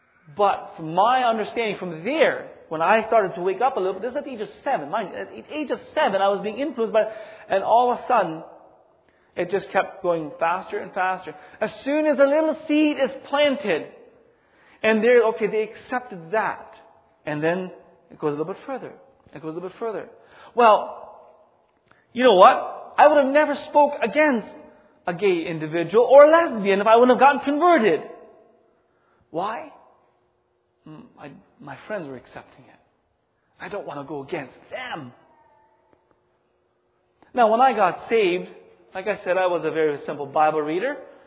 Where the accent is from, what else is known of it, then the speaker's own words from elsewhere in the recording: Mexico; you can just imagine, I'm coming from Mexico, I'm isolated, now I'm coming to a great big world where technology at that time was just wow. Like I didn't know TV existed until I came here.